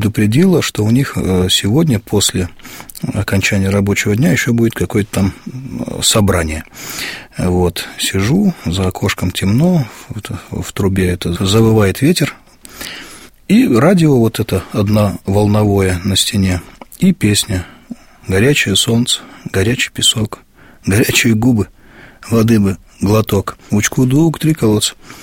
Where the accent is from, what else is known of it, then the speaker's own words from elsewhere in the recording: Volzhsk, Mari El, Russia; И вот мое раннее детство прошло на Средней Волге. Родился в городе Волжск, республика Мариэл. Это 60 километров от Казани.